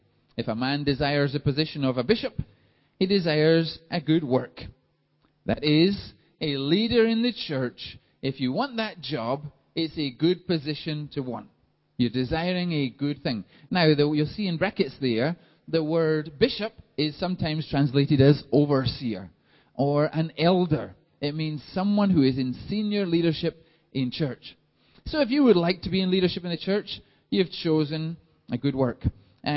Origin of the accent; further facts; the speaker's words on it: Scotland, United Kingdom; For those of you who don't know, I'm from Scotland, and I am the presiding elder